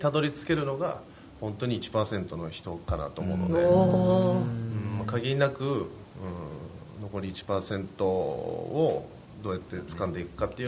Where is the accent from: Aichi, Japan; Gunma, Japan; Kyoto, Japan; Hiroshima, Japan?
Aichi, Japan; Nagoya; まあ、名古屋出身なんですけど